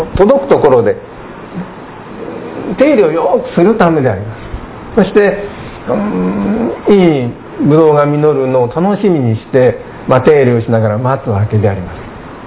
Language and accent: Japanese; Yamanashi, Japan; born there; 私は山梨県で生まれたのは山梨県でありますけれども、山梨県はブドウの産地ですよね。